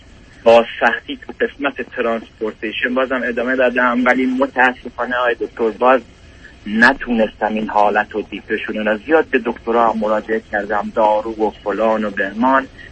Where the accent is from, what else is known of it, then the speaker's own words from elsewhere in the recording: Iran; moved away as an adult; now in Canada; جناب دکتر من 42 سالمه، در کشور کانادا زندگی میکنم. حدود 12 سال از ایران اومدم کانادا.